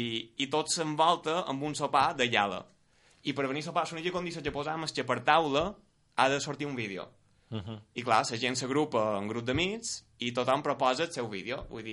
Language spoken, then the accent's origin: Catalan; Sant Llorenç des Cardassar, Balearic Islands, Spain; xerrant entre que som de Sant Llorenç